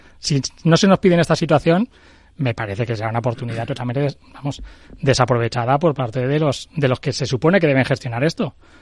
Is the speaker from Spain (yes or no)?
yes; Torrent, Valencian Community, Spain; Mi pueblo se ha organizado en Torrent, ayuda al municipio de al lado, que es Picaña.